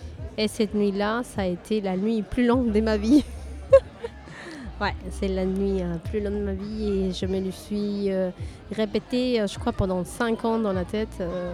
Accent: Peru; moved away; c'est comme si que je repense toujours au jour que je suis partie du Pérou, en fait. Je me suis déracinée de là-bas pour m'installer ici.

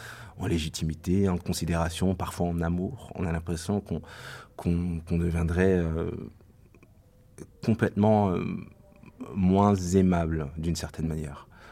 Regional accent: Paris, Île-de-France, France; je suis parisien, j'ai 31 ans.

